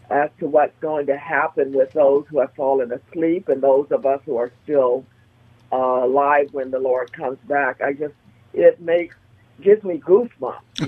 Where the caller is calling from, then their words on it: North Hollywood, California, United States; Yes, I can. I'm from North Hollywood.